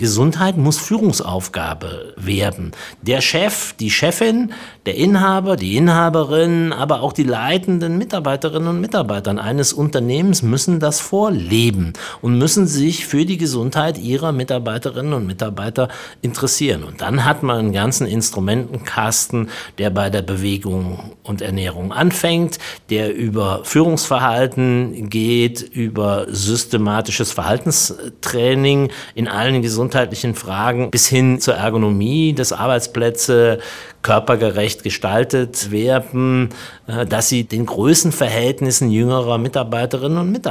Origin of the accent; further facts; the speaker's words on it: Berlin, Germany; ich komme aus Berlin